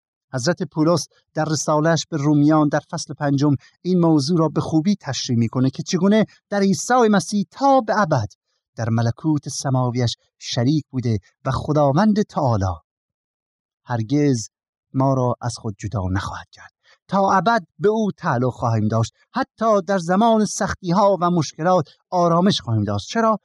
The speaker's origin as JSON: {"language": "Persian", "country": "Iran", "said": "ما که ایرانی هستیم در دنیا همه ما را ایرانی میشناسن."}